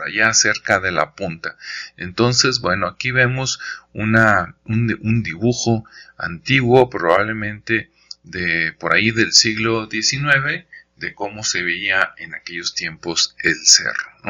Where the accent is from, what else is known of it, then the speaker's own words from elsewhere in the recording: Jalisco, Mexico; yo soy de Jalisco y acá también se dan de manera silvestre